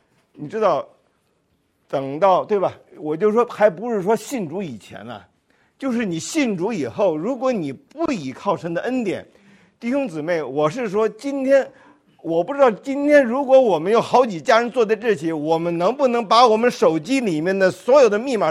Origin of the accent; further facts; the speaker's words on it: China; moved away as an adult; now in United States; 因为我们那个时候从大陆来的，我们八十年代到美国去的时候